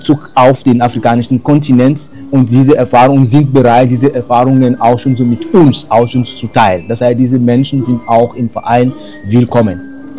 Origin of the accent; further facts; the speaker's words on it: Benin; ich komme ursprünglich aus Benin, meine Frau ist deutsch, meine Kinder sind deutsch